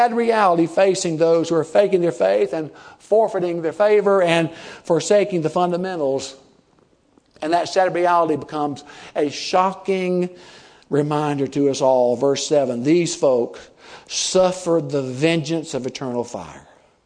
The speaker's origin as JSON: {"language": "English", "country": "United States", "said": "not because I'm Baptist, not because I'm American, not because I speak English"}